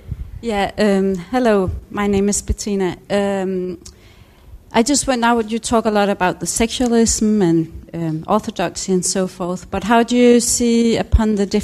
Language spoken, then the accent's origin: English; Denmark; English is a second language; I'm from Denmark, I was born in Denmark